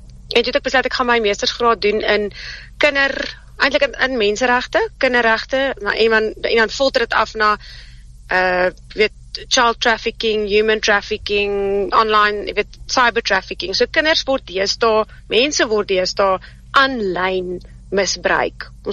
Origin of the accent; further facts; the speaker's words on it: Koffiefontein, Free State, South Africa; Ja, ek is. Ek is terug in my geboortedorp. Ek het hier in Koffiefontein se wêreld groot geword vir die eerste paar jaar van my lewe, so ek is eintlik maar ook 'n Vrystaatse nooi.